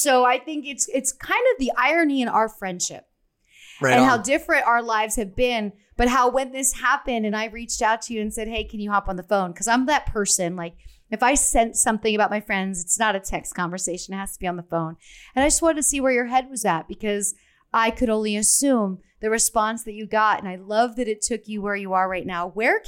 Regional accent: Pennsylvania, United States; I mean, I grew up in Pennsylvania where we cooked, and over the winter we baked and we canned and froze all of our own fruits and vegetables.

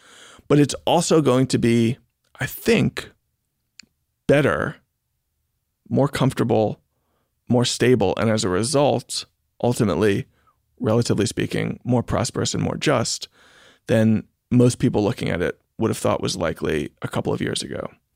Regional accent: New York City, New York, United States; I was born in 1982. I grew up in New York City in the 1990s.

